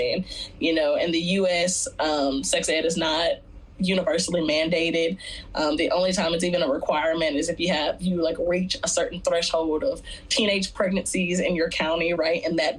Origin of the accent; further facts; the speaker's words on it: the South, United States; But yeah, growing up in the Bible Belt is a very unique experience